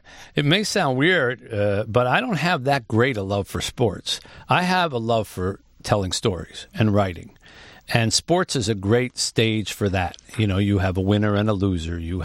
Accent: New Jersey, United States; I was raised in South Jersey, just outside of Philadelphia. I was blessed with a mother and a father who didn't come from much. They were children of immigrants, but they believed in family.

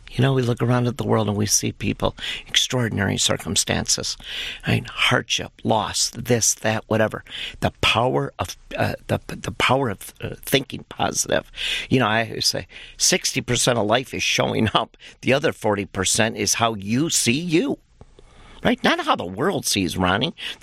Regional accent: Detroit, Michigan, United States; I grew up in Northwest Detroit and that I was surrounded by those kids in the 48227

